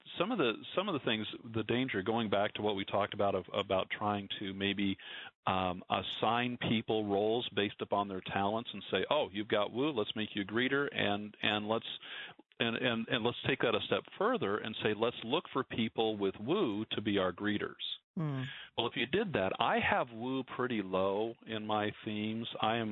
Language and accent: English; Nebraska, United States; because I'm from Nebraska and I serve churches in Nebraska, and as I look around Nebraska, and I grew up in a small town in Nebraska, in southeast Nebraska